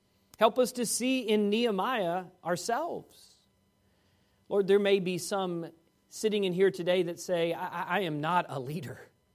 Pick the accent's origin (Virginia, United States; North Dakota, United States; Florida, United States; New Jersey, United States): Virginia, United States; Fairfax; My high school principal, Gil Hansen, at Fairfax Baptist Temple Academy, where I grew up in Fairfax, Virginia